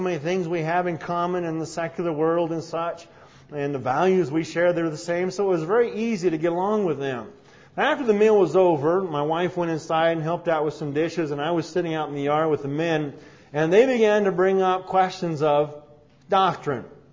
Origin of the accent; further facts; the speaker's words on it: Idaho, United States; Of course, I grew up here in Idaho, but in the year 2000, we had just been called to pastor the Pocatello Baptist Church.